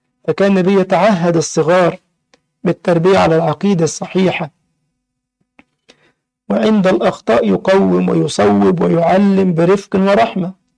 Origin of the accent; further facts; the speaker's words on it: Egypt; عندنا في مصر يقولون كلمة يا ريت ما تعمر بيت